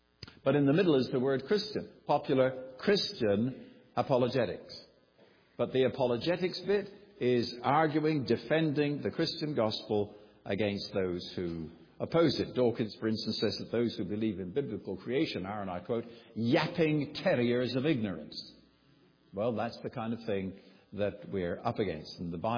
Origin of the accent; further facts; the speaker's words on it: Guernsey; My first job after leaving school was to work, was born and raised in the Channel Island of Guernsey, was to work in the Attorney General's office